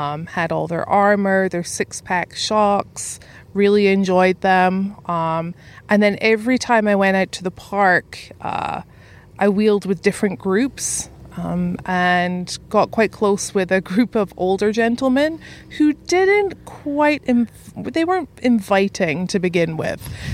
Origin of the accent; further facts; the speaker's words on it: Scotland, United Kingdom; moved away as an adult; also born or lived in Italy; now in United States; Yeah, so I grew up in Scotland, only moved to the States almost 10 years ago now.